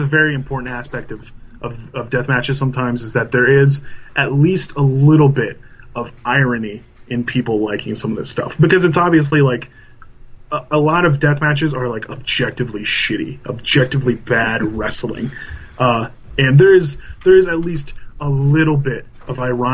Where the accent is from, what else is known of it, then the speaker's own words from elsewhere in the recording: Indiana, United States; I can't exactly say that I'm exactly like the people here in my hometown, my home state of Indiana, who are watching death matches.